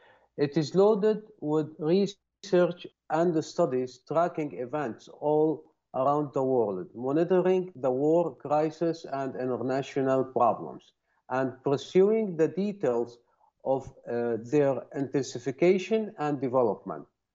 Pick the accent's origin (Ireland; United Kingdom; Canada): Canada; Windsor, Ontario; I am from Windsor, Ontario, Canada.